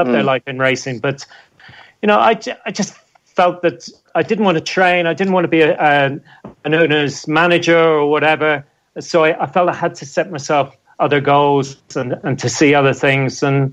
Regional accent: Ireland; I'm Irish, got an Irish passport. It's never been a big thing for me. Anyone asks where I'm from, I'm from Ireland.

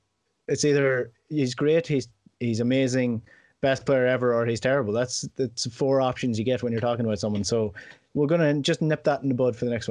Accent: Cork, Munster, Ireland; I'm from Cork, and he's from Cork too.

